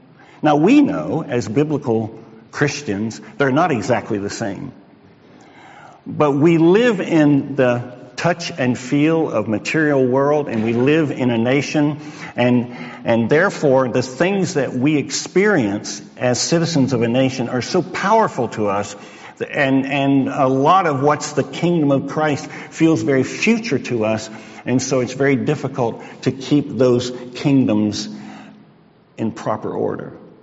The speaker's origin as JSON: {"language": "English", "country": "United States", "said": "So as an American, I had real struggle with that."}